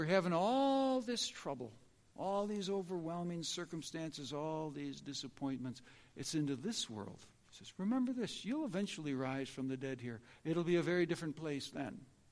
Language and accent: English; Rockford, Illinois, United States; also born or lived in Chicago; I was about 9 years old. We moved from Rockford to closer to Chicago, went to this little church